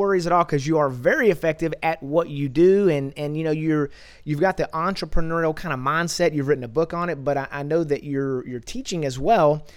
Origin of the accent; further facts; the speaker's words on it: Texas, United States; now in Dallas, United States; I grew up in East Texas, which is a little different. I'm in the Dallas area now, but you know, I love it.